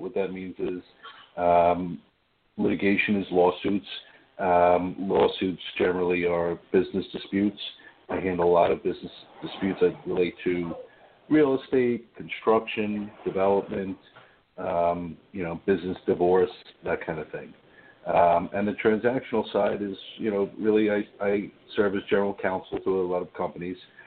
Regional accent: Long Island, New York, United States; I grew up on Long Island and came back here after law school and working in the city.

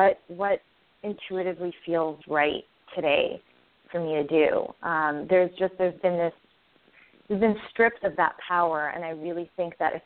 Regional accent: Lebanon; Plus, I grew up in Lebanon, and so I think add another 10 years to that backwards.

